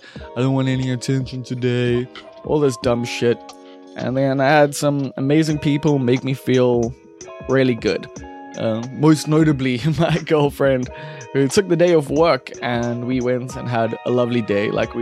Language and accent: English; Umbilo, KwaZulu-Natal, South Africa; I come from Umbilo and like grew up in a single parent home.